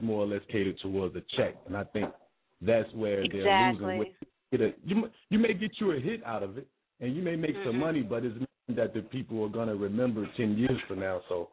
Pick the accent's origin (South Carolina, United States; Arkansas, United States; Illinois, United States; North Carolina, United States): North Carolina, United States; also born or lived in Brooklyn, New York; Brooklyn, the Brownsville section of Brooklyn. Shout out to Brownsville. But I was raised in North Carolina, so got that little thing going on.